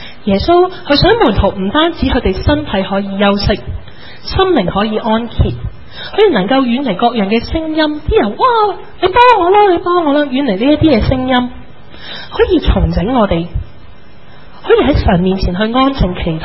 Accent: Hong Kong; 当我们香港人做生意

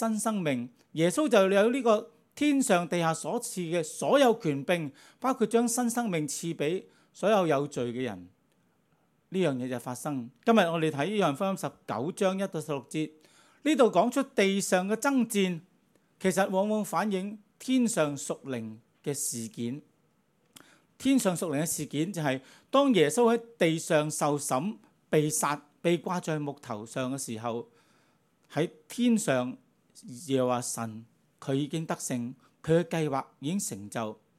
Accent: Guangdong, China; 我们广东人都有句说话，过得自己过得人

